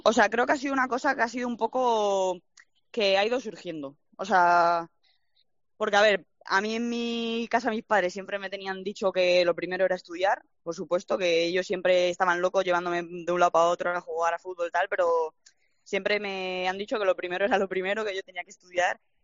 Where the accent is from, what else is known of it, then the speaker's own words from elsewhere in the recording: Madrid, Community of Madrid, Spain; moved away; Yo sabía que, desde que, eso que soy de Madrid, pero salía de, cuando me fui de Madrid me fui a ciudades pequeñas